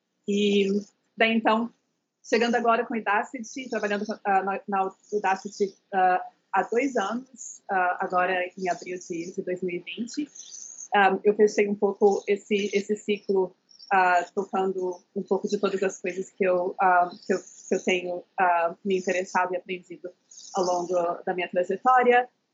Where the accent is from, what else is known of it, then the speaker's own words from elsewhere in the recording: Belo Horizonte, Minas Gerais, Brazil; eu sou mineira de Belo Horizonte. Cresci, nasci e fui criada em Belo Horizonte até o início do ensino superior